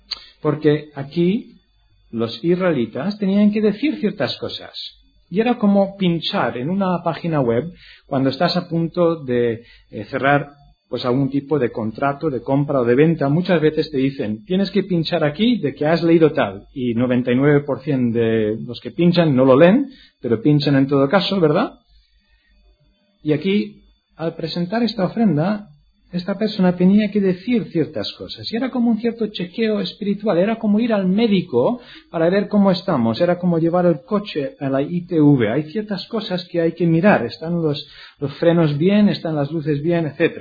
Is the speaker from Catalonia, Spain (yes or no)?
yes; Catalonia, Spain; accent: Catalan; Disculpad mi acento catalán